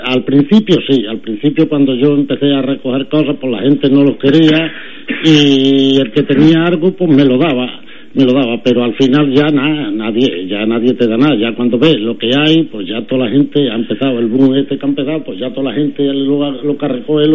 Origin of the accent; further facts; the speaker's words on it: Pedroche, Andalusia, Spain; para que sea para Pedroche, para mi pueblo.